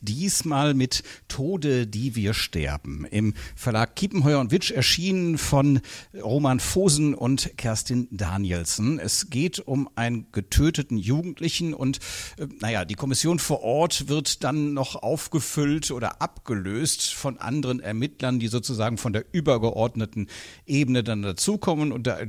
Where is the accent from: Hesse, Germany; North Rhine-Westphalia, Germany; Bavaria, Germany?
North Rhine-Westphalia, Germany; Cologne; jetzt müsste ich als Kölner